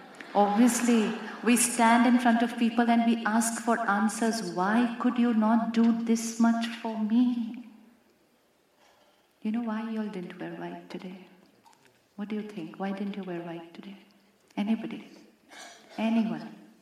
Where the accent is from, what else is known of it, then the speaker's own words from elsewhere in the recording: India; now in United States; I came all the way from India to meet you.